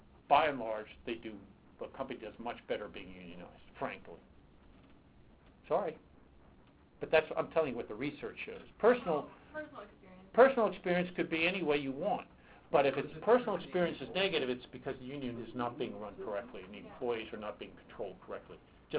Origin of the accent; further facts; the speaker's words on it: Pennsylvania, United States; I was raised in Pennsylvania.